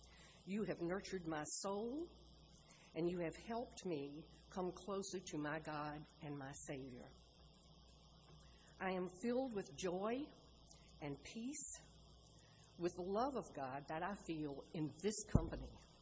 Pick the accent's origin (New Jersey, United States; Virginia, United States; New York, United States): Virginia, United States; I was raised in church in Albemarle County, baptized and confirmed there.